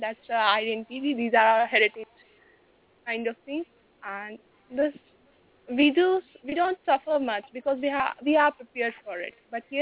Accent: Jammu and Kashmir, India; And I'm from Indian-occupied Kashmir.

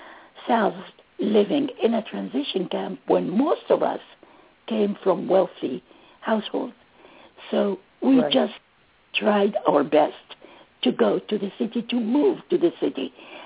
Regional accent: Baghdad, Baghdad Governorate, Iraq; born there; English is a second language; As you said, as you mentioned, I was born in Baghdad, Iraq.

